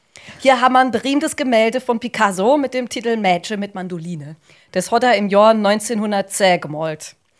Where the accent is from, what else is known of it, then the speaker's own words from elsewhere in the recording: Heidelberg, Baden-Württemberg, Germany; born there; Leider geboren in Heidelberg.